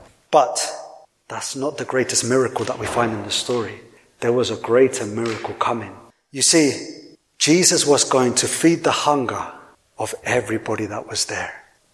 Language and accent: English; Colombia; now in United Kingdom; And we're from Colombia. We went to Colombia, so part of Colombia is in the Caribbean